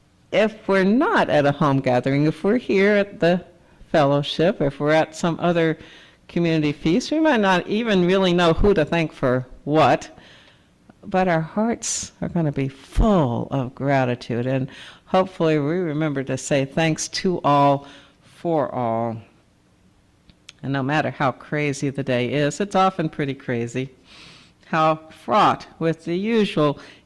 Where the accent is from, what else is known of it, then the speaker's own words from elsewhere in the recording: Great Barrington, Massachusetts, United States; born not far from here in Great Barrington, Massachusetts, which was my hometown for a long time.